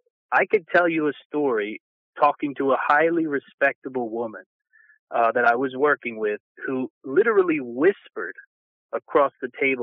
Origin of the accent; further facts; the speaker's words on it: Philadelphia, Pennsylvania, United States; You know, growing up around Philadelphia and working in the restaurant industry there, I talked to a lot of guys